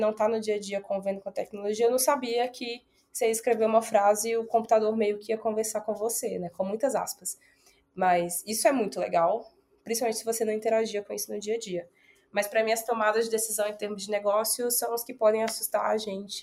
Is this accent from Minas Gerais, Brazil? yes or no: yes; Minas Gerais, Brazil; eu como mineiro, eu falo sempre que é do lado da montanha, né, que você tá